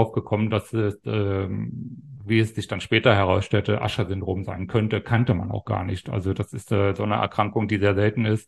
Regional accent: Brandenburg, Germany; weil ich bin ja ein Kind der DDR sozusagen, bin 72 in der DDR in Brandenburg geboren und dann war ich 1990 war ich dann 18

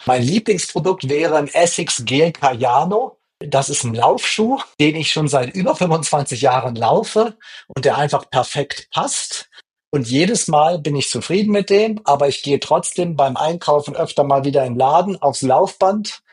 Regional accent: Wolfsburg, Lower Saxony, Germany; born there; als gebürtigen Wolfsburger nicht fragen darfst. Weil wenn man dort geboren ist, ist eine Marke eingeimpft.

